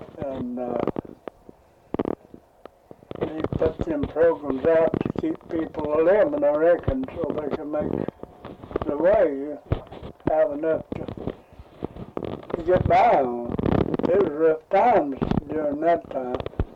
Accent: Lee City, Kentucky, United States; I was born in a little town over here called Lee City on the Red River.

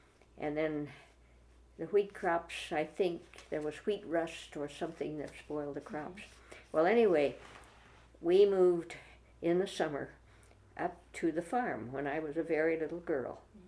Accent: Stanton, Nebraska, United States; born there; I was born in Stanton, Nebraska, July 1st, 1913.

